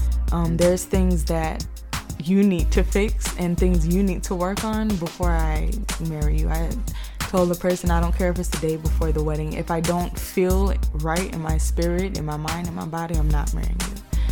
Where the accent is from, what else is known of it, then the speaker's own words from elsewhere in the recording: United States; I'm American. And this person is Jamaican, but my family's Jamaican. So I call myself Jamaican.